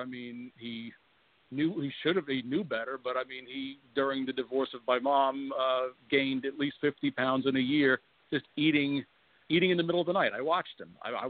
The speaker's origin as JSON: {"language": "English", "region": "New York", "country": "United States", "tie": "born or raised there", "said": "I went to a small private school at the time growing up in Long Island"}